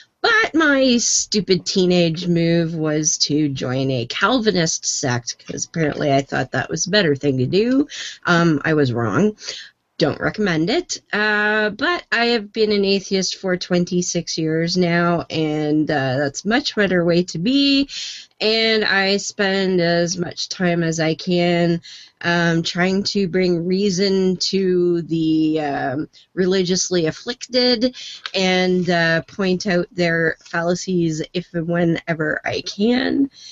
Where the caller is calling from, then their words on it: Ontario, Canada; I'm over here in Ontario, down in the pointy bit, in case anybody was curious. And I was raised in the United Church of Canada many years ago, which is relatively liberal as far as churches go.